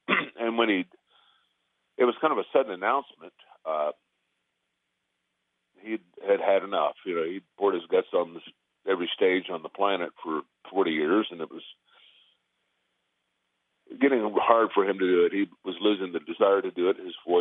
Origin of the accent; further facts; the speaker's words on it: Midwest, United States; we're all from the Midwest, and so is Ronnie.